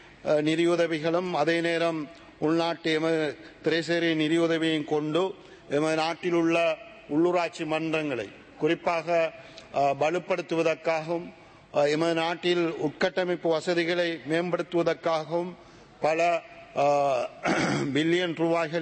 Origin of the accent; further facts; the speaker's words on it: Kalmunai, Eastern Province, Sri Lanka; நான் எனது தாயகமான நாம் பிறந்து வளர்ந்து கல்வி கற்ற கல்முனை மாநகர பிரதேசம்